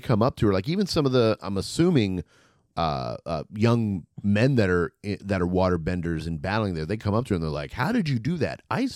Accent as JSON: {"language": "English", "region": "New York", "country": "United States", "accent": "New York", "said": "You know what? It's my New York accent. I lost that years ago."}